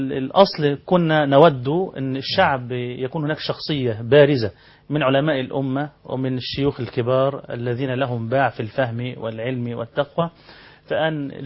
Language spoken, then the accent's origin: Arabic; Egypt; عندنا في مصر